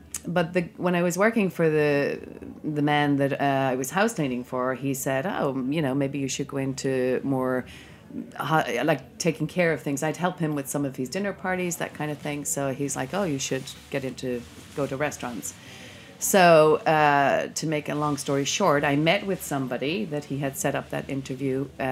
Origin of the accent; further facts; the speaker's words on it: Ireland; moved away; So I am originally from Ireland, and I came here for a summer in 1990